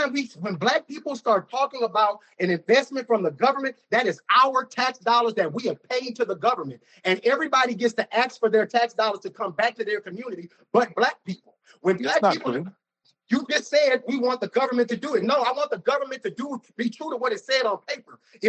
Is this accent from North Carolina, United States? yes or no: no; Baton Rouge, Louisiana, United States; I was born and raised in North Baton Rouge in the Glen Oaks area.